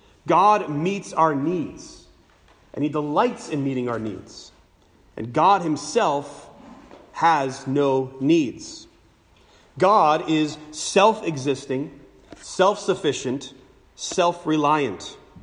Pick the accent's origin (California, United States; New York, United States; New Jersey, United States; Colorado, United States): New Jersey, United States; Jersey City; now in Kearney, United States; And I was from Jersey City, and you guys worship in Jersey City. And now you're here in Kearney.